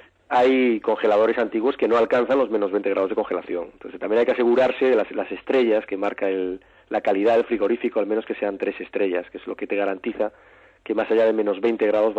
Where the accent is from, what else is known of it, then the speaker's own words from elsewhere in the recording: Galicia, Spain; Yo soy gallego, ese es el tema, claro, que el anisakis y la distribución no es igual en toda España. La tasa de infestación por anisakis en mi tierra, en Galicia, es mínima